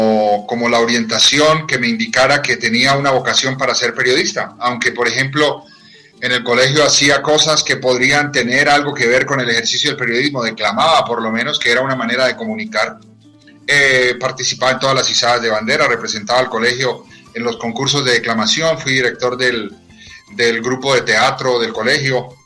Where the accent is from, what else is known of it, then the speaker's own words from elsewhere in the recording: Cucaita, Boyacá, Colombia; moved away as an adult; also born or lived in Tunja; hice hasta cuarto de primaria, hasta tercero de primaria en mi pueblo, en Cucaita, y me vine a hacer cuarto y quinto de primaria en Tunja, y después el bachillerato.